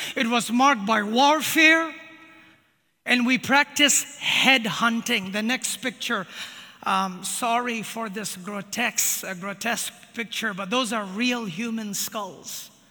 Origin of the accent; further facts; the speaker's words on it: India; I grew up in India, and my people were unreached people groups. They were called Nagas. This is my people in India.